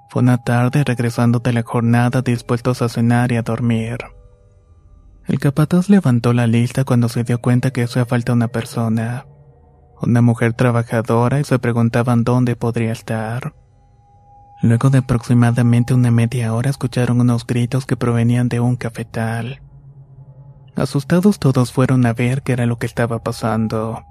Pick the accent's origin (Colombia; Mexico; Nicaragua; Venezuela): Nicaragua; now in Guatemala; Soy de Nicaragua y me vine a vivir hace 5 años a Guatemala junto con mi madre, mi padrastro y mis hermanos.